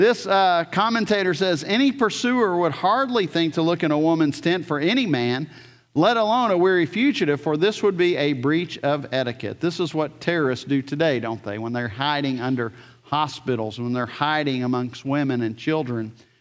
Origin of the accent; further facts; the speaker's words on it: New Orleans, Louisiana, United States; because I'm from New Orleans, I want to say Abair there, just to let you know.